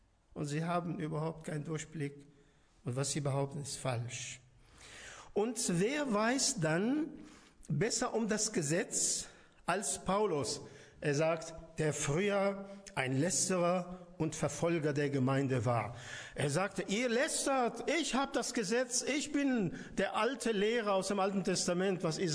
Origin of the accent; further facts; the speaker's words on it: Damascus, Damascus Governorate, Syria; moved away; Das ist meine Geburtsstadt, Damaskus.